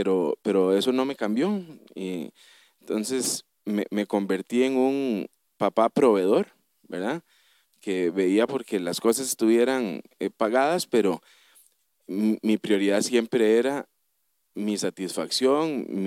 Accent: Guadalupe, San José, Costa Rica; yo nací y me crié en Guadalupe, Goicoechea, en una familia compuesta por mi mamá y cuatro tías muy queridas

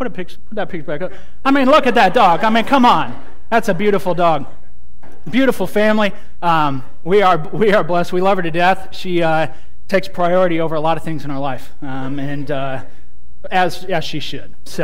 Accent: Washington, United States; I'm from the Pacific Northwest. Grew up in a town north of Seattle, Washington. Most of my family still lives up there

